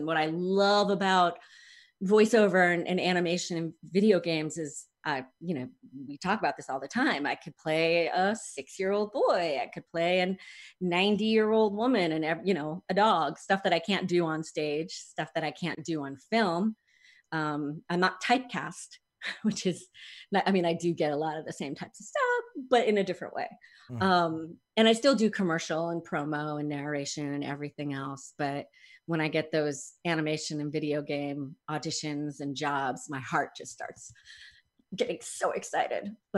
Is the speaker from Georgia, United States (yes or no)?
no; New Jersey, United States; also born or lived in Texas / Connecticut; I guess I grew up in New Jersey. I was born in Texas, but somehow went from there to Connecticut and then mostly Jersey from third grade till I was done.